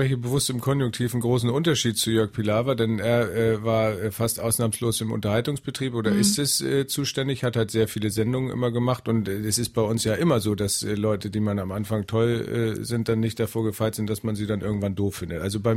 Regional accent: Hamburg, Germany; ich schaue natürlich dann doch ehrlich gesagt als Hamburger auf den Auftritt

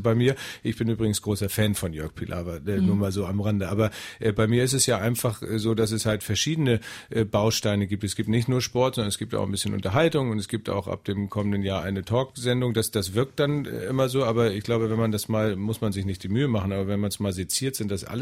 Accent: Hamburg, Germany; ich schaue natürlich dann doch ehrlich gesagt als Hamburger auf den Auftritt

